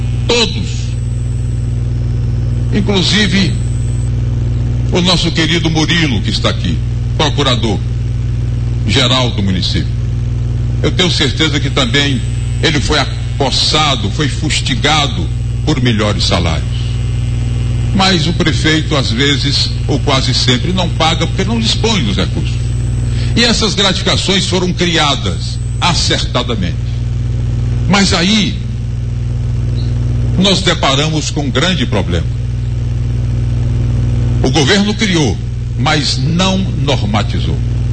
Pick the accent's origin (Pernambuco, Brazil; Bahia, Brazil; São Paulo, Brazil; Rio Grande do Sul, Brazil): Bahia, Brazil; Vitória da Conquista; Muito obrigado à minha terra, muito obrigado Conquista.